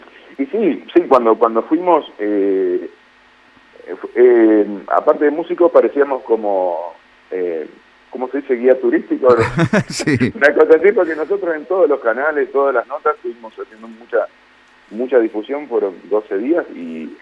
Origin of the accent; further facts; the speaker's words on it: Paraná, Entre Ríos, Argentina; somos de Paraná y como termina el video, siempre seremos de Paraná.